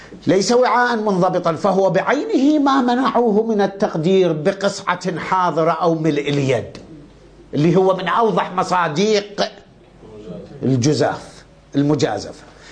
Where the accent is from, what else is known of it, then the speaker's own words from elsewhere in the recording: Iraq; شنو من عندنا بالعراق كان شنو أكثر 24 كيلو